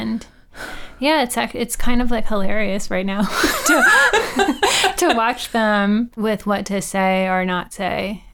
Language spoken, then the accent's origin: English; Norfolk, Virginia, United States; Yeah, it's my hometown.